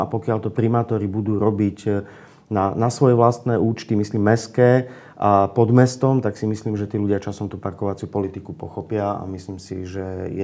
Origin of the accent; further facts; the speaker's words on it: Trenčín, Trenčín Region, Slovakia; ako občan Trenčína, ktorý chce zostať žiť v tomto mojom rodnom meste